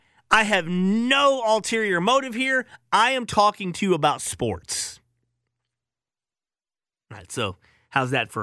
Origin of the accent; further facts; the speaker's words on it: Arkansas, United States; I grew up in Arkansas.